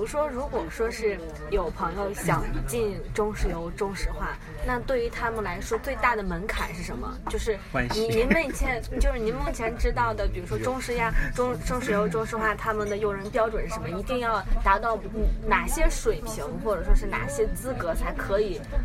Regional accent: Shandong, China; 我山东人

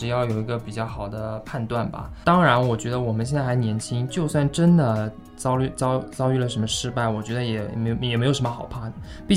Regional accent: China; 我们中国人表示玩不动啊。

